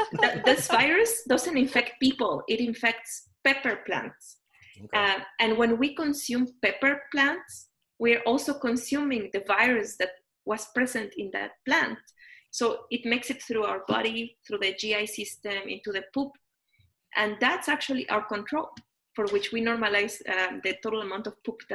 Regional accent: Mexico City, Mexico; yo crecí en México, en la Ciudad de México en particular.

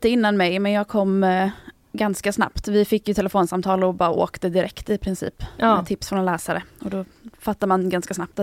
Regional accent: Gothenburg, Västra Götaland County, Sweden; Jag är själv uppvuxen i Göteborg

